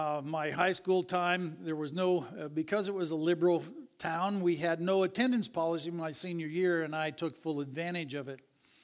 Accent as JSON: {"language": "English", "town": "Ann Arbor", "region": "Michigan", "country": "United States", "tie": "born or raised there", "said": "I grew up in Ann Arbor, Michigan. I grew up in a great home."}